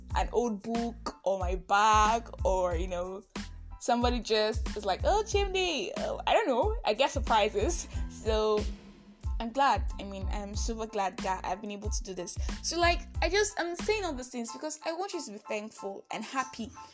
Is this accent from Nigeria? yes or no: yes; Nigeria